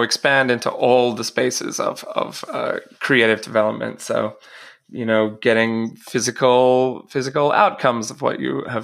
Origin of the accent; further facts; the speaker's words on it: Australia; accent: Australian; now in United States; I'm an Australian developer, creative coder, something along those lines. I'm not much one for titles. I have been in the States for 8 years now, so my fantastic Australian accent has weirdly changed into a brutally stark American accent.